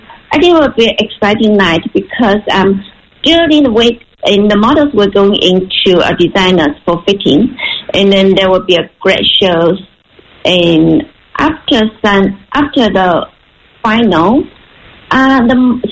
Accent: China; I'm from China

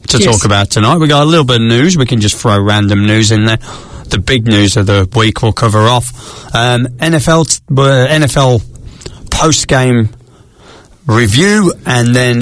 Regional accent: United Kingdom; Well, that's because I'm very British.

